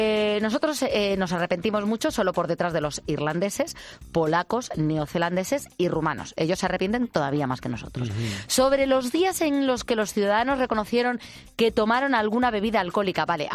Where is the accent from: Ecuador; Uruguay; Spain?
Spain; Nosotros somos más los italianos españoles el vino, la cervecita.